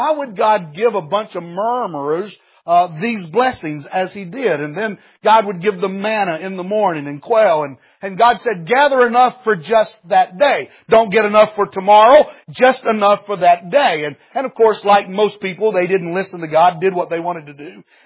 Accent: Bengal Holler, West Virginia, United States

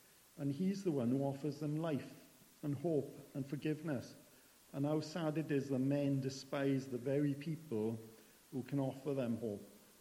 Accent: Penderyn, Wales, United Kingdom; Now, I was brought up in Penderyn, countryside, village.

